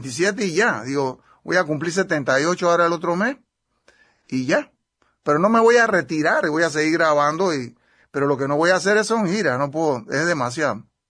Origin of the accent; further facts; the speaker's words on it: Panama; moved away; yo me salí de Panamá por la dictadura en el 74. Mi familia se fue en el 73 y yo me fui en el 74.